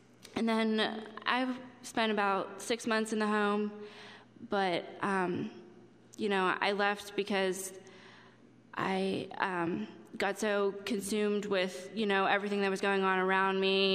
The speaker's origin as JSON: {"language": "English", "town": "Altoona", "region": "Pennsylvania", "country": "United States", "said": "Like, I'm from Altoona"}